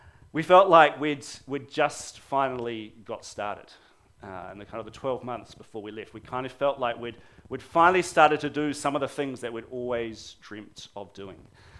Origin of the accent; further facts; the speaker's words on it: Palmerston North, Manawatū-Whanganui, New Zealand; moved away as an adult; I did my my growing up in the mighty Manawatu. Palmerston North was my hometown. Got very fond memories of growing up there.